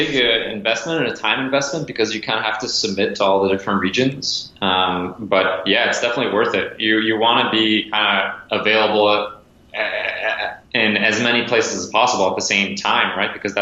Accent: Montreal, Quebec, Canada; Yeah, Montreal, though. I'm not from Toronto

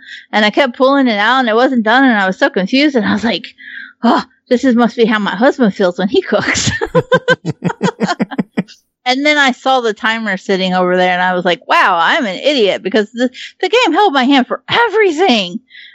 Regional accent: United States; born there; I was born in America.

